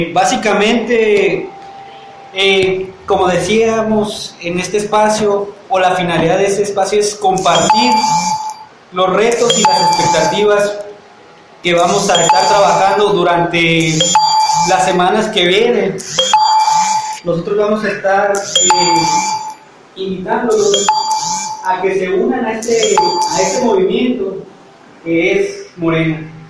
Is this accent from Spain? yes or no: no; Los Mochis, Sinaloa, Mexico; vengo de la ciudad de Los Mochis, Sinaloa.